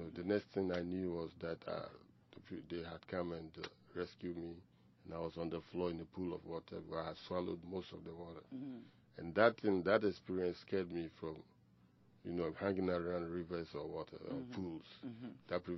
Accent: Kumasi, Ashanti, Ghana; also born or lived in Accra; I was born and raised in Kumasi, and at some point in time, you want to get out to somewhere.

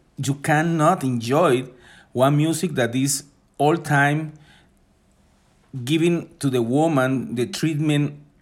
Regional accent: Maracaibo, Zulia, Venezuela; English is a second language; And I grew up in Venezuela in a city that the name is Maracaibo. Maracaibo is a very hot city that mm-hmm. is in the middle of the oil matter and oil business in Venezuela.

